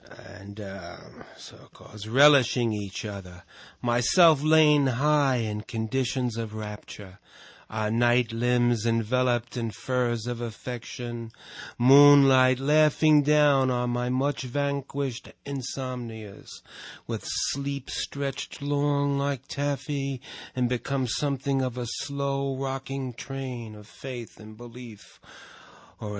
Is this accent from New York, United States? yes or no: yes; New York City, New York, United States; I'm from New York fucking city.